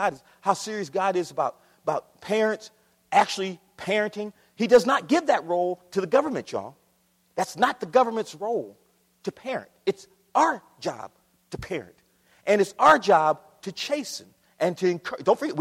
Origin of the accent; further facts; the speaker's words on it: Akron, Ohio, United States; We're in a place called People's Drugstore. I grew up in Akron, Ohio.